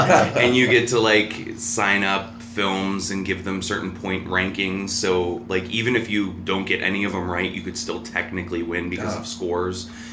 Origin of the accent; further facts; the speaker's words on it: Ohio, United States; I'm from Ohio, where I was born and raised for 30 years.